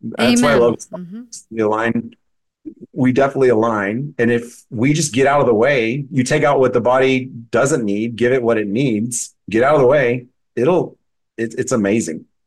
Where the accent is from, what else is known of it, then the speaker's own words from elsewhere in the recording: Texas, United States; As a Texan who lives in the desert, I was like, wow, that's kind of, you know, there's a lot of resiliency in the moss there.